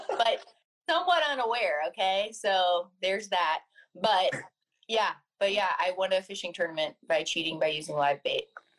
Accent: Texas, United States; I grew up in Texas, so it's more catfishing, bass fishing.

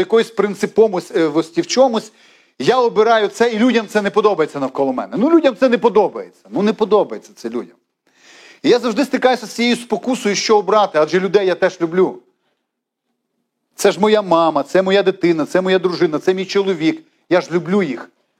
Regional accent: Lviv, Lviv Oblast, Ukraine; От в нас у Львові кажуть, Христос це рождає.

